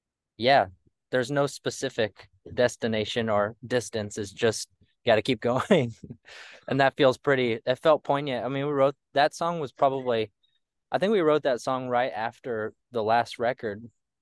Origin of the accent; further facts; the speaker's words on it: the South, United States; I've always, you know, we're from the South.